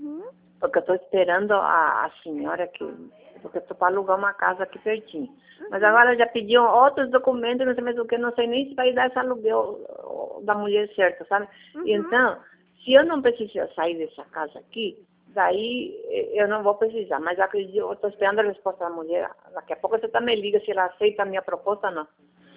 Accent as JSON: {"language": "Portuguese", "country": "Paraguay", "tie": "born or raised there", "also_born_or_lived": "Ponta Grossa", "moved": "yes", "lives_now": "Curitiba, Brazil", "said": "Paraguai. Mas eu moro no Brasil há muitos anos, tá? É, aqui em Curitiba foi, acho que 12 anos. Mas eu morava em Ponta Grossa. Aí a gente veio pra cá, né?"}